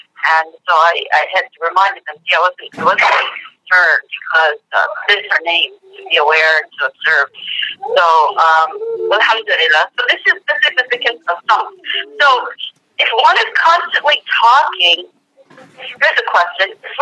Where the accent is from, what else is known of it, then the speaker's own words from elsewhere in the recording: India; a few years that I was raised in India